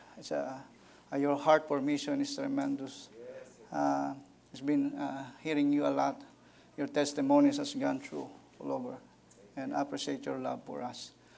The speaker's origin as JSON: {"language": "English", "country": "Philippines", "said": "We're from the Philippines."}